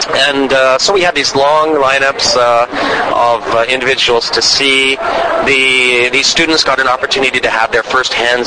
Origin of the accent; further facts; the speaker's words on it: Western Canada, Canada; I am from Canada, from Western Canada.